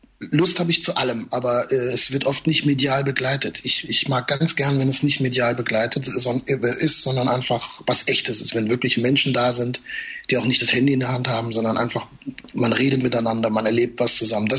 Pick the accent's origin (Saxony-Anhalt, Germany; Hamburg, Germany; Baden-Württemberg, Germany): Baden-Württemberg, Germany; Heidelberg; Ich komme aus Heidelberg, Heidelberg hat ein Schloss, ja.